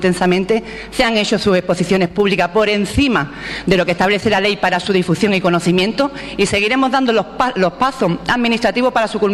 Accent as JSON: {"language": "Spanish", "town": "Ubrique", "region": "Andalusia", "country": "Spain", "said": "a mi pueblo, con un, es todo un honor, un orgullo y una alegría, pero desde luego que no se escapa la gran responsabilidad de la confianza que ha depositado el pueblo de Ubrique"}